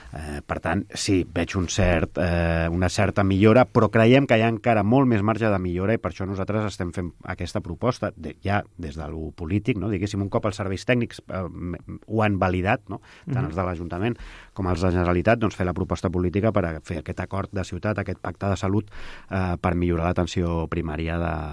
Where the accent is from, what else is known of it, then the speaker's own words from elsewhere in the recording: El Prat de Llobregat, Catalonia, Spain; Allà on anem i diem que som del Prat i que el Prat és el nostre lloc al món.